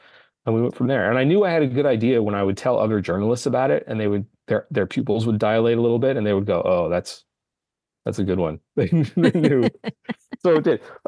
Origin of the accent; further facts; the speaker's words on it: Los Angeles, California, United States; I grew up in Los Angeles. I've been driving since I was 15, if not a little younger.